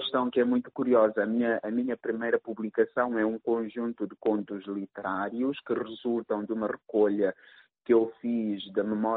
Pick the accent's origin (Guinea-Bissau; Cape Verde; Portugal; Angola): Guinea-Bissau; quando mudei da minha terra natal para Bissau para ir frequentar o ensino secundário.